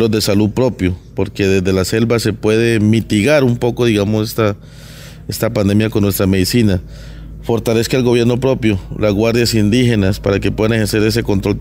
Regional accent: Colombia; que nos cuidemos como colombianos

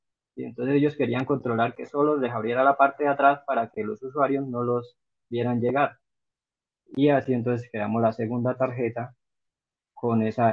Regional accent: Yopal, Casanare, Colombia; pues como soy de Yopal, entonces nos reuníamos en el centro

